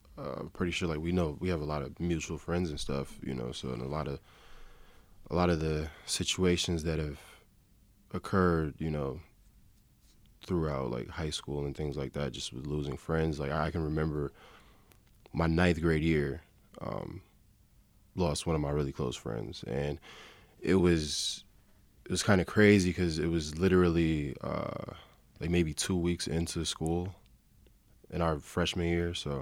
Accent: Rochester, New York, United States; I grew up off Hudson on Upper Falls.

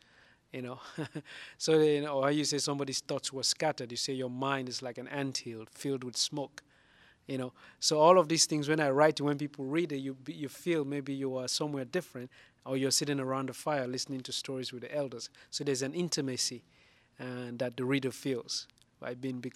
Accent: Sierra Leone; first language Mende; English is a second language; translating from Mende, which is my mother tongue, means fefete, which means a nest of air or a vessel that carries air.

